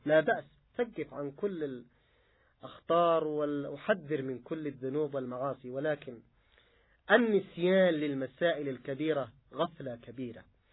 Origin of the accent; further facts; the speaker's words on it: Yemen; أذكر عندنا في اليمن في مرحلة من المراحل قبل سنوات طويلة